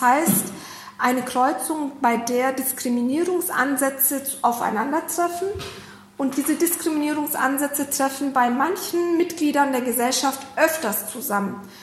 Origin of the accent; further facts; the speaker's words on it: Augsburg, Bavaria, Germany; ich bin in der dritten Generation in Deutschland, ich bin in Augsburg geboren und aufgewachsen